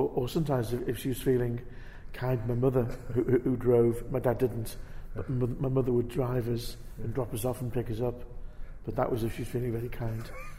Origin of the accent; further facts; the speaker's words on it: Crosby, North West England, United Kingdom; Born in Crosby.